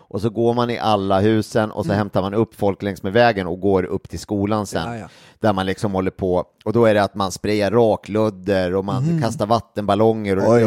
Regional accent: Gimo, Uppsala County, Sweden; När svenska landslaget i fotboll var på träningsläger i Gimo, vilket de är med jämna mellanrum då, där jag kommer ifrån

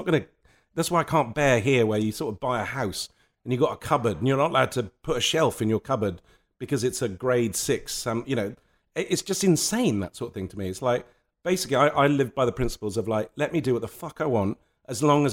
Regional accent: Lebanon; that came from growing up in Lebanon and from going to a boarding school where you were told what size your tie had to be.

